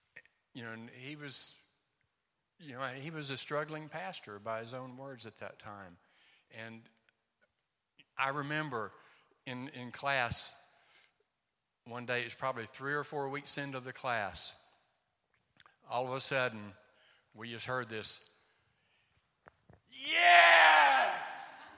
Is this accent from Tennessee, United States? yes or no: yes; Tennessee, United States; now in Mozambique; We are from Tennessee in the United States of America originally. But we live in Mozambique most of the time.